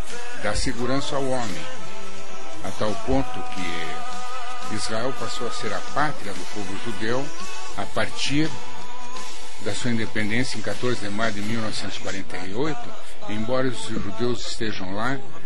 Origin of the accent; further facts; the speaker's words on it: Bolivia; now in Brazil; Eu sou brasileiro, naturalizado, certo? Sou boliviano, brasileiro, naturalizado, certo? Mas eu sou da religião judaica.